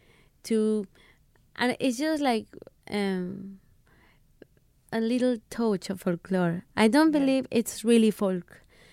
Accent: Mexico; English is a second language; so you can hear that I come from Mexico and my music comes from Mexico still.

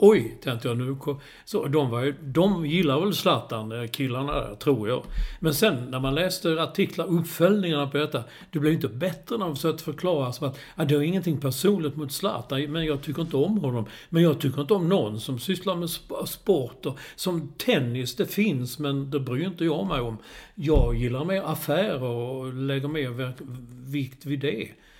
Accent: Malmö, Skåne, Sweden; Så jag är från Malmö, ja okej.

